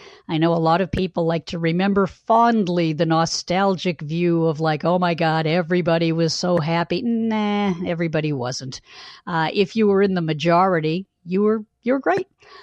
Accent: Boston, Massachusetts, United States; I grew up in Boston, and I was raised the first few years of my life in Dorchester, which is a neighborhood of Boston.

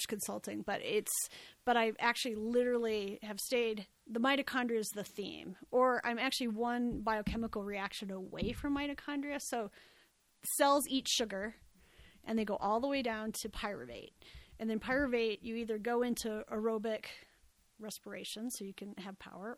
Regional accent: Omaha, Nebraska, United States; So I grew up in Nebraska, in Omaha. And so I went to Burke High School in Omaha.

